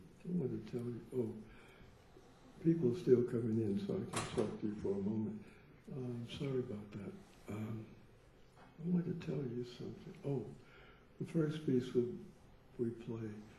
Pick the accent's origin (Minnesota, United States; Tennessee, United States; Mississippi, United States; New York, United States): Tennessee, United States; Memphis; I'm from Memphis and he was from Little Rock, so we were not far apart